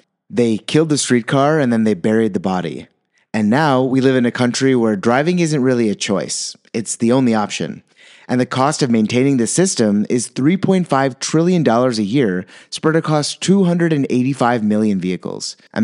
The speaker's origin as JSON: {"language": "English", "region": "Wisconsin", "country": "United States", "tie": "born or raised there", "said": "I'm born and raised in Wisconsin, and you can't really ride a scooter year-round."}